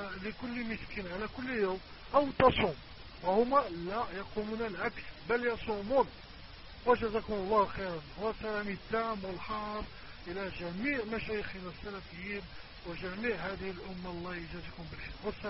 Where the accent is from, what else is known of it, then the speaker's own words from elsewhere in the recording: Morocco; أنا من المغرب الشقيق لمصر